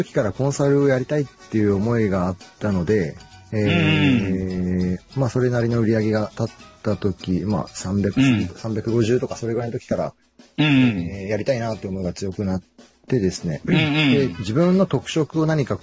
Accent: Nagasaki, Japan; now in Sendai, Japan; まあ、出身は長崎県でしてですね

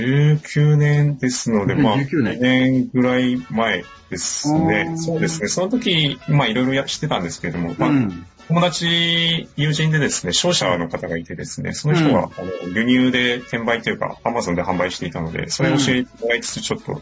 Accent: Kagoshima, Japan; moved away as an adult; 出身が鹿児島です。そうですね、上京してきたのが就職の時に、こちらの関東の方に就職で上京してきましたと。

